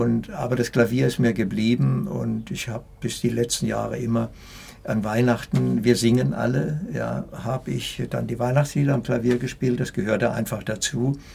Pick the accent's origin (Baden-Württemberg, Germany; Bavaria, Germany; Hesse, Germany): Baden-Württemberg, Germany; Heidelberg; also born or lived in Sudetenland; Wir waren quasi Vertriebene aus dem Sudetenland. Und ich war ein Jahr alt, als ich dann nach Heidelberg kam. Und ich betrachte mich eigentlich als Heidelberger